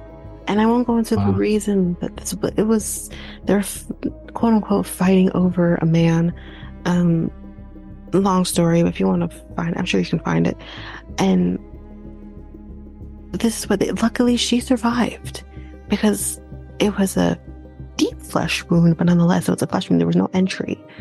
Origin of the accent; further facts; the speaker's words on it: Canada; like, we're all Canadians here. We're all Canadian.